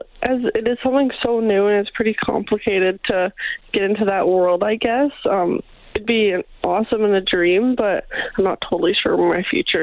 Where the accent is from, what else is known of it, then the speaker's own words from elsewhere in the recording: Brandon, Manitoba, Canada; I grew up in Brandon, Manitoba.